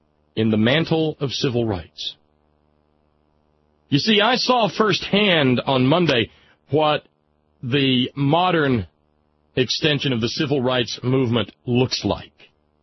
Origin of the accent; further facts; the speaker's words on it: the South, United States; You know, I, being a Southerner